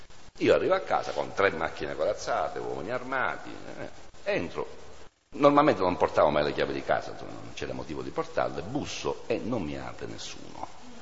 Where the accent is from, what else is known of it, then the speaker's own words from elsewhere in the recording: Sicily, Italy; now in Bologna, Italy; noi siamo a Bologna, noi veniamo dalla Sicilia